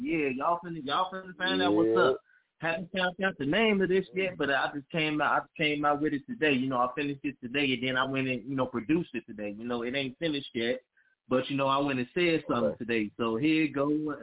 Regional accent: Chicago, Illinois, United States; You know, I'm from Chicago.

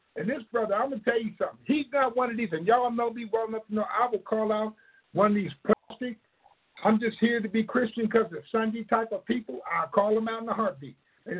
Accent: Harrisburg, Pennsylvania, United States; whether you're in my hometown, Harrisburg, Pennsylvania, Holler, PA, or wherever you're

